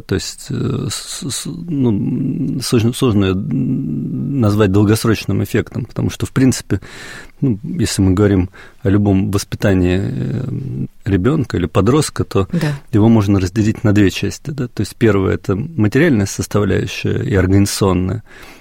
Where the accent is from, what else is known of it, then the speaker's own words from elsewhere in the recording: Saint Petersburg, Russia; Поскольку я сам из Санкт-Петербурга, северо-запад ко мне ближе